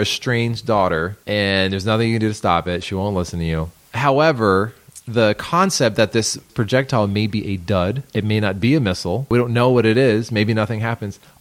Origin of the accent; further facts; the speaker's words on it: New York, United States; Rochester's pretty bad. Oh, and I say that as a New Yorker.